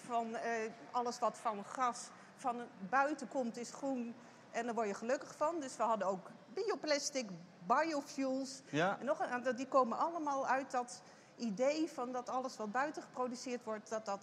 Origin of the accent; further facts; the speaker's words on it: Netherlands; daar zitten we als Nederlander dus vreselijk mee in onze maag.